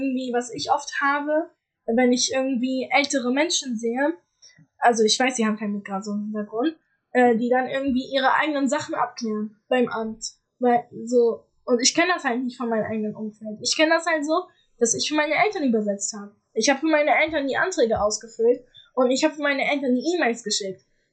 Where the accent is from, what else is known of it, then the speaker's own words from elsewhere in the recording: Syria; German is a second language; Wir sind beide Syrer